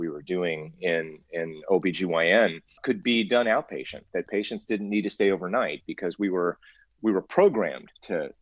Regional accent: Cincinnati, Ohio, United States; moved away as an adult; now in California, United States; Then I was back in my hometown, Cincinnati, for med school. Right around that time, I decided it was time to move out west.

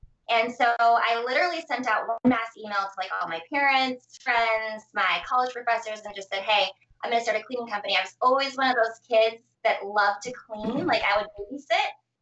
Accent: Minnesota, United States; Yeah, so I grew up in Minnesota, and I started cleaning houses.

